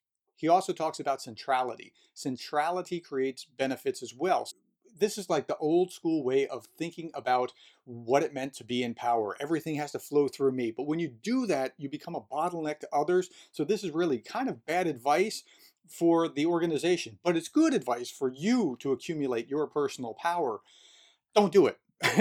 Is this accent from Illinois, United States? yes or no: no; New Jersey, United States; Okay, now I grew up in New Jersey, and we just interrupt because we speak incredibly rapidly.